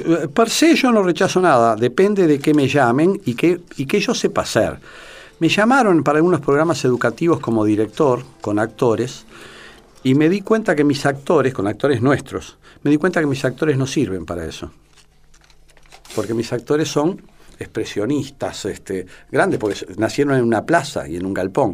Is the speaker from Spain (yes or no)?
no; Uruguay; now in Argentina; Los uruguayos piensan que soy porteño, los porteños que soy uruguayo. Porque, claro, la mitad de mi vida ha estado acá, mis hijas están acá. Yo no, yo políticamente e históricamente me reconozco como oriental.